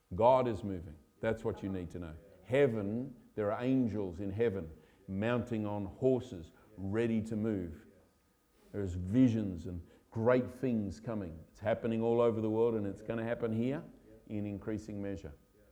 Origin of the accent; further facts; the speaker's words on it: Australia; born there; now in England; I was born in Australia. I've been here for nearly 20 years. In February, it'll be 20 years.